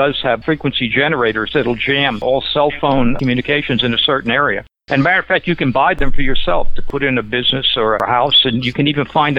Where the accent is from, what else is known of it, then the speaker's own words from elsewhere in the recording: Camden, New Jersey, United States; Adam, I was from New Jersey and Camden.